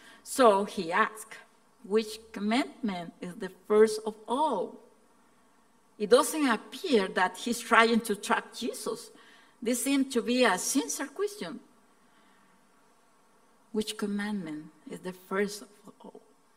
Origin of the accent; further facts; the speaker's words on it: Guatemala; first language Spanish; English is a second language; I am from Guatemala, and what else I can tell you?